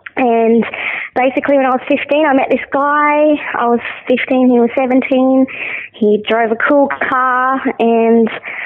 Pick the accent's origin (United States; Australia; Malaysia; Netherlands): Australia; Mackay, Queensland; I was born and bred in Mackay.